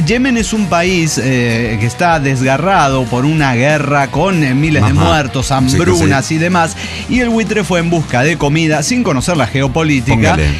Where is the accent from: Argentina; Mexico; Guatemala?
Mexico; Mexico City; Somos chilangos y tenemos problemas chilangos.